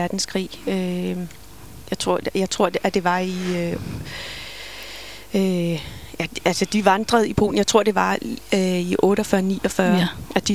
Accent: Copenhagen, Capital Region of Denmark, Denmark; also born or lived in Israel; København.

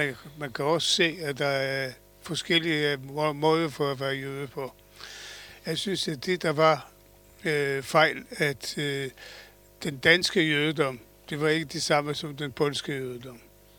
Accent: Poland; now in Denmark; Jeg var bare jøde fra Polen.

